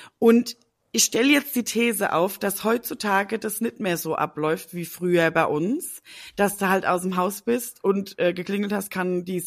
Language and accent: German; Mömlingen, Bavaria, Germany; Das ist schon doppelt so groß, glaube ich, wie mein Heimatdorf, wo ich aufgewachsen bin, ne?